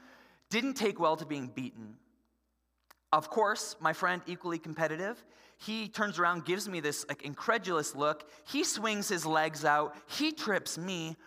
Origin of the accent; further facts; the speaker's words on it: Ontario, Canada; I grew up in Ontario